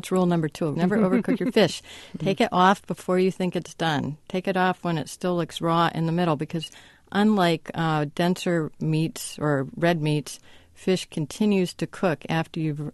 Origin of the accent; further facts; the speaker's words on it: New England, United States; I actually grew up back east. I grew up in New England, but I grew up hearing stories about Alaska.